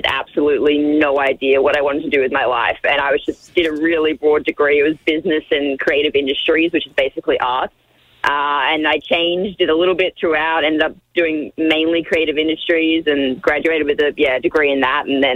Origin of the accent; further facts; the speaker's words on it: Australia; I am Australian, after all.